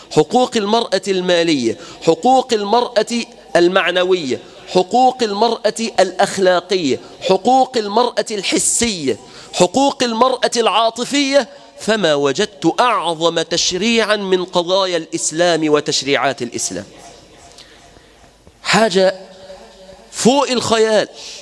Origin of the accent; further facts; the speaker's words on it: Egypt; بلادنا مصر